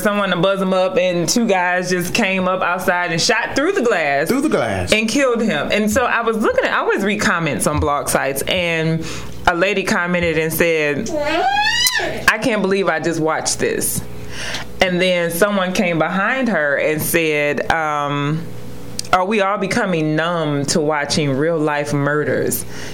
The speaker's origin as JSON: {"language": "English", "town": "St. Louis", "region": "Missouri", "country": "United States", "tie": "born or raised there", "said": "Of course, we all know what's going on in my hometown of St. Louis right now."}